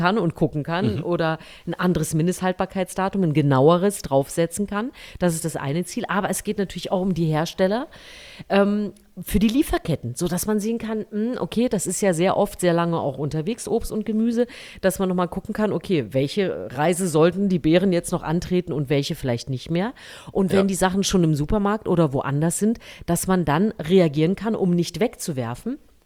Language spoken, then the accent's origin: German; Thuringia, Germany; ich bin ja in Thüringen erstmal aufgewachsen